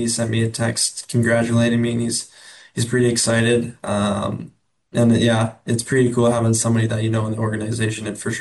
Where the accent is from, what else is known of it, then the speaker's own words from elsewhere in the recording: Edmonton, Alberta, Canada; You know, me growing up in Edmonton, I know everything about a Canadian market and the expectations and all that.